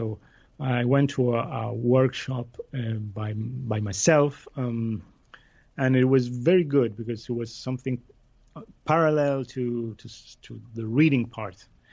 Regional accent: Buenos Aires, Argentina; I grew up in Buenos Aires in Argentina. I went to an English school, so this funny accent I have belongs to that.

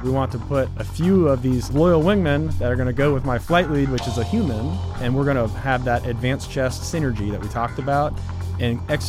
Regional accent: Florida, United States; Born and raised in Florida. Didn't know what I wanted to do when I grew up

